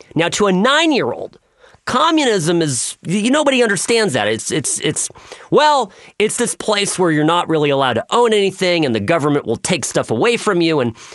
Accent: California, United States; So I'm a kid from California.

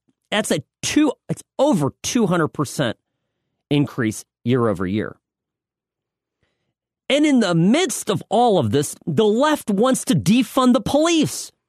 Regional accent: Chicago, Illinois, United States; born there; I was born in Chicago. It's close to my heart here. Evanston, Illinois.

